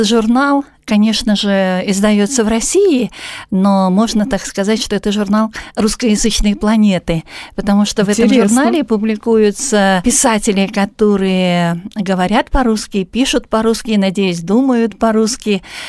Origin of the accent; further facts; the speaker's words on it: Mogilev Region, Belarus; now in Russia; Я родом из Беларуси, из Могилевской области и оканчивала Гомельский университет. Но так сложилось по судьбе, что я сейчас живу в Калининградской области.